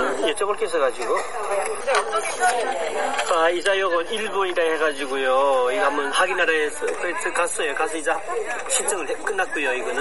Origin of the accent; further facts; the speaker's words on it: North Korea; 제가 북한서 왔거든요.